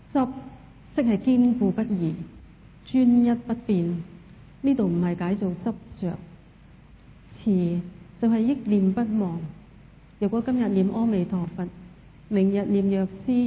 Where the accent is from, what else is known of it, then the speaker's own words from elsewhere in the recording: Hong Kong; 我们香港人印象最深刻的应该是几个月前的沙疫症